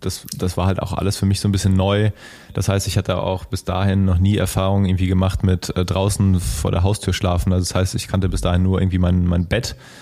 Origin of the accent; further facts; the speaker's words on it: Kassel, Hesse, Germany; born there; Genau, also ich bin in Kassel geboren im Jahr 1989, sprich ich bin jetzt inzwischen 33 Jahre alt